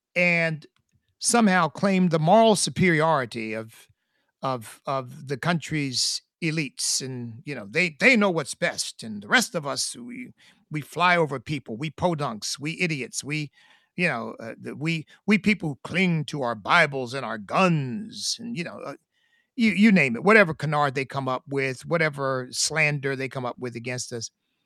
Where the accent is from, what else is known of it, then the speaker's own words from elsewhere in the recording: United States; I'm an American. I'm a patriot. I'm a Christian. I'm grateful to God every day of my life for this country